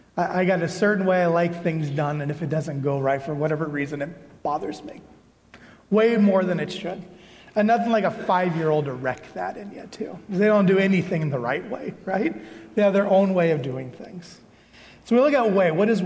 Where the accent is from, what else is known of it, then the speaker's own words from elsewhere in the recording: Earlham, Iowa, United States; So I grew up in Earlham, Iowa. Have any of you ever heard of Earlham, Iowa before? We have an interstate exit. That's our claim to fame. 1,200 people, class of 41.